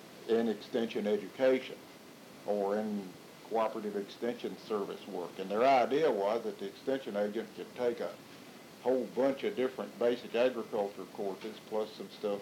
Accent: Lawrenceburg, Kentucky, United States; the U.S. Army Reserve moved a rifle company into Lawrenceburg, Kentucky, my hometown.

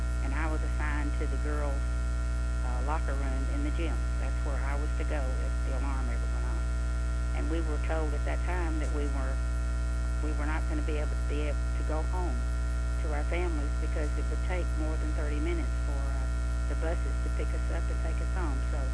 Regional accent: Memphis, Tennessee, United States; also born or lived in Union City, Tennessee; I was born in Union City, Tennessee, which is north of Memphis. That was August 8th, 1945. And my family, my mother and dad, moved to the Memphis area when I was about 3 years old.

